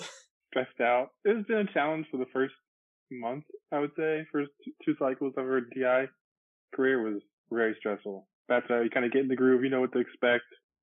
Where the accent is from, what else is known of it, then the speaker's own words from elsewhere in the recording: Baltimore, Maryland, United States; now in South Carolina, United States; I am from Baltimore, Maryland. I'm 29 years old, about to hit that 30. I'm looking forward to that. I currently live in South Carolina, though, on Parris Island